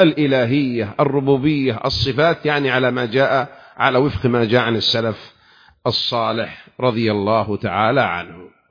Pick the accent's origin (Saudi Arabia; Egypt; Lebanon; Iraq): Saudi Arabia; والصف في بلادنا المملكة العربية السعودية لنكون صفا واحدا على الحق